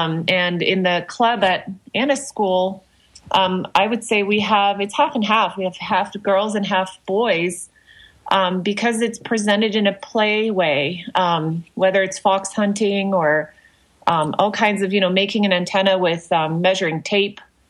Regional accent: France; English is a second language; now in United States; originally a native of France. I came here to the U.S. In the 1990s and became a citizen in 2004. And I learned English over the ham radio.

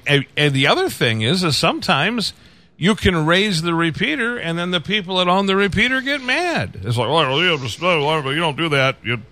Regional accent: Detroit, Michigan, United States; now in Lebanon, United States; here I am in Lebanon, Tennessee, you know. And I said, well, originally I'm from Detroit.

